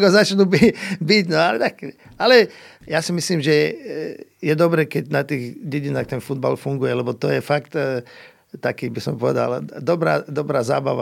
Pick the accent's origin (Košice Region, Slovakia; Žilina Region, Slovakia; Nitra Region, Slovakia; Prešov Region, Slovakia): Nitra Region, Slovakia; Nitra; Ja som z Mlynáriec, čo už dneska je mestská časť Nitry, ale predtým to bola obec